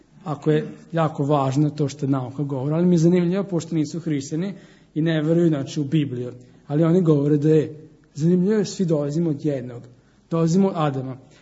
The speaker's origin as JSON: {"language": "Serbian", "town": "Subotica", "region": "Vojvodina", "country": "Serbia", "tie": "born there", "said": "Rođen sam u Subotici."}